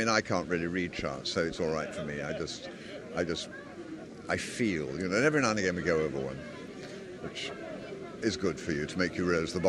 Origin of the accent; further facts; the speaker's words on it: South East England, United Kingdom; I was brought up in the Isle of Wight, which is in the south coast of England, or Southampton